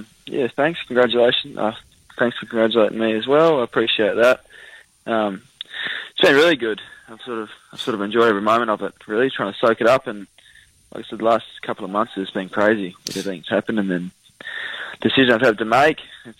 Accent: Western Australia, Australia; to come home to my home state and obviously play for a powerhouse club like the Dockers is obviously great for me

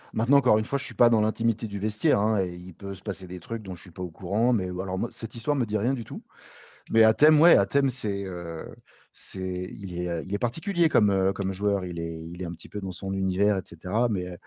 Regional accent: Annecy, Auvergne-Rhône-Alpes, France; Mais non, moi, je suis d'Annecy à la base, donc j'ai joué dans des petits clubs bien bled de la région là-bas.

